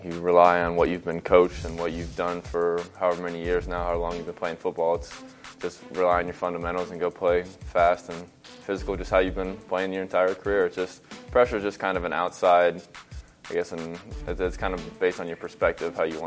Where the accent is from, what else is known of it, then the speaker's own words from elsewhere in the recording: Ohio, United States; Obviously, I'm from Ohio. I probably had 50 people at that game.